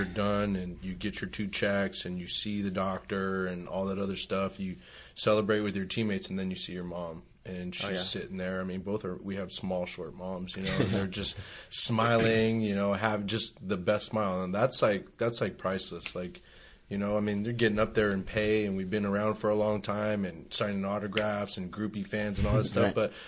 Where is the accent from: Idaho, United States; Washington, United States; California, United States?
California, United States; Sacramento; So I grew up from Sacramento. I'm from Sacramento. I went to high school at Laguna Creek.